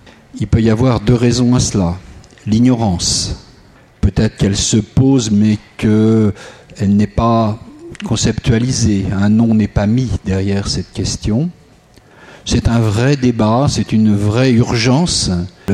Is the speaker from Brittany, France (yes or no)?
no; Bordeaux, Nouvelle-Aquitaine, France; je suis de Bordeaux et je suis membre de la communauté de l'Emmanuel.